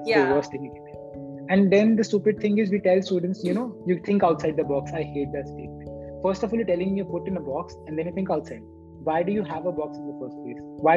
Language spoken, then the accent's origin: English; India; growing up in India, again, I had a problem.